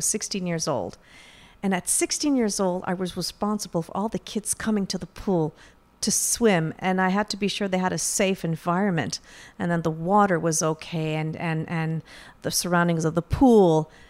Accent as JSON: {"language": "English", "town": "Montreal", "region": "Quebec", "country": "Canada", "tie": "born or raised there", "said": "I grew up in Montreal, but I spend most of my time in Odonak. You see, my mom's First Nation, Abenaki, and my dad was Hungarian."}